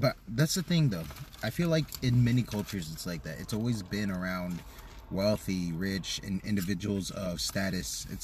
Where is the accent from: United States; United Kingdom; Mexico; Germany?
United States; I'm definitely more American than anything. Like, I have Filipino culture. I grew up around Filipino culture.